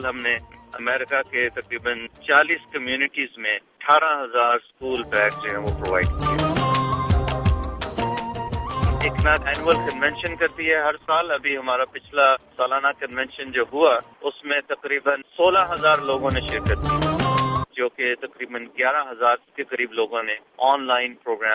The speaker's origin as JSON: {"language": "Urdu", "town": "Rawalpindi", "region": "Punjab", "country": "Pakistan", "tie": "born or raised there", "moved": "as an adult", "lives_now": "United States", "said": "میں پاکستان کے شہر راولپنڈی میں پیدا ہوا, وہیں پلا بڑا, اور پھر یونیورسٹی آف ایگریکلچر فیصل آباد سے میں نے گریجویشن کی. گریجویشن کرنے کے بعد مجھے اللہ تعالیٰ نے توفیق دی امریکہ آنے کی, اور یہاں پہ میں شکاگو آیا"}